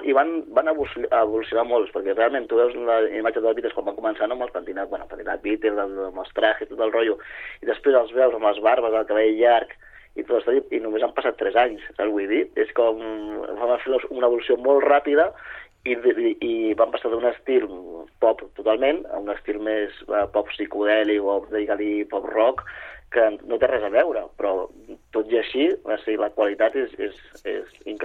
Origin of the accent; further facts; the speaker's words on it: Sabadell, Catalonia, Spain; i soc de Sabadell